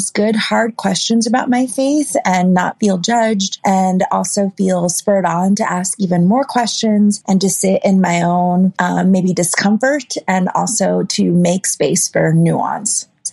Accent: Denver, Colorado, United States; I'm from Denver, Colorado.

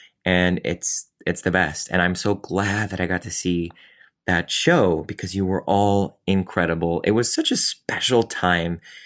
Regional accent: Cleveland, Ohio, United States; I was in New York and I was from Cleveland.

